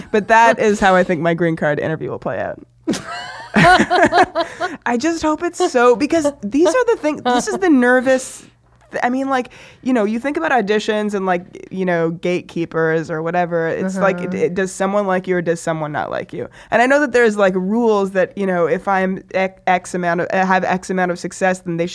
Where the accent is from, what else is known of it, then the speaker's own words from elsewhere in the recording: Toronto, Ontario, Canada; I love Canada, and I love where I grew up in Toronto.